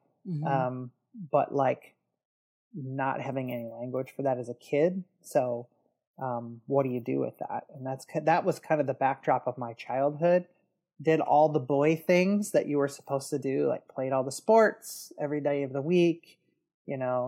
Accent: Detroit, Michigan, United States; So I grew up in the Detroit area. That's where I live now. Haven't always lived here, but grew up in Detroit area, grew up Catholic, very good Catholic family

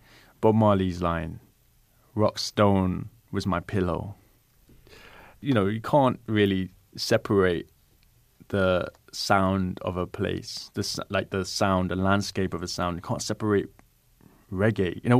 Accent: London, United Kingdom; So I'm from London. I'm born in London

